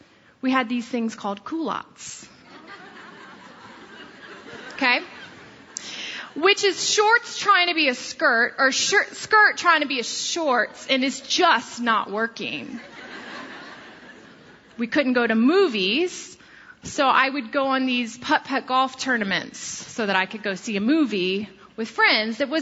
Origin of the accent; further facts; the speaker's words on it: Florida, United States; because I grew up in Florida, so I was back in Florida visiting family